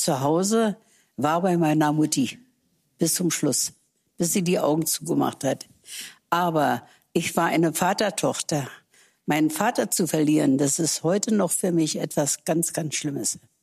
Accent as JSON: {"language": "German", "country": "Germany", "said": "Deutschland? Nein. Deutschland ist mein Land. Ich bin Deutsche."}